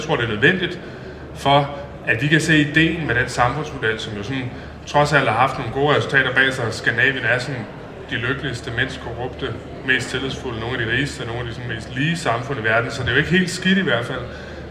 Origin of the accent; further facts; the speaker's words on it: Holbæk, Zealand, Denmark; i købstads Danmark, i Holbæk, hvor jeg kommer fra